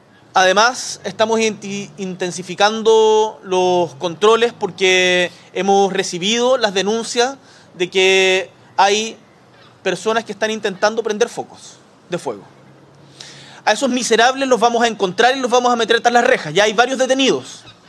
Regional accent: Chile; Así somos los chilenos

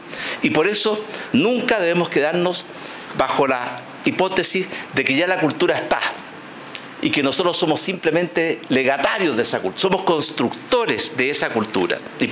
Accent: Chile; lo que somos como chilenos

